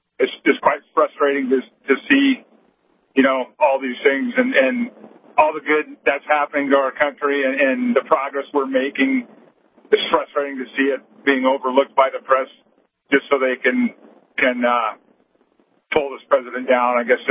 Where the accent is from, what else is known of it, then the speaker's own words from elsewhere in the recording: Montana, United States; he stole Zinke from my home state of Montana.